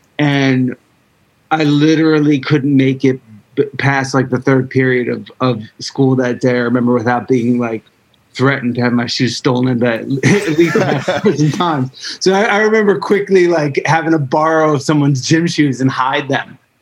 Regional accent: New Jersey, United States; I grew up on Polo and, Timberland and would shop at like Dr. J's on Market Street in Newark, or like a VIM, or, you know, like there was a place in Lakewood called Junkies.

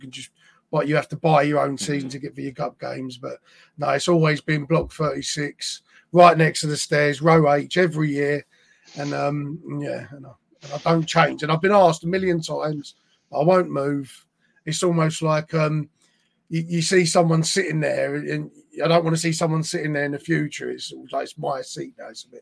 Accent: Mottingham, London, United Kingdom; But my mum was born and bred in Deptford, you know. I lived in Mottingham for majority of my life.

